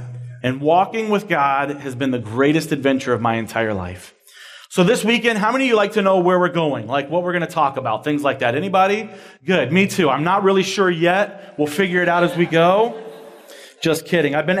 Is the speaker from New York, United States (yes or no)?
no; Clearwater, Florida, United States; I'm not really from there. I'm actually from Clearwater, Florida.